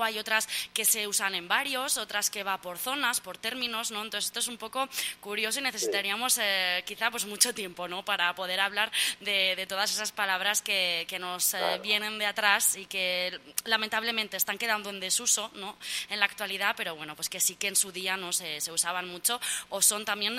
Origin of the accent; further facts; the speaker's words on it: Falces, Navarre, Spain; yo ya sabes que soy de Falces, pero también me siento de alguna manera muy unida, ¿no?, con este Valle del Aragón, por amigos, por familiares.